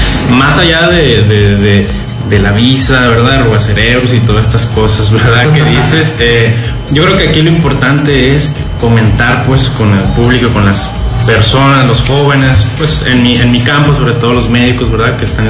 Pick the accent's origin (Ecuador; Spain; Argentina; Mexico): Mexico; Culiacan, Sinaloa; soy sinaloense, soy culichi, ¿verdad? Y traemos ese ánimo festivo, ¿verdad?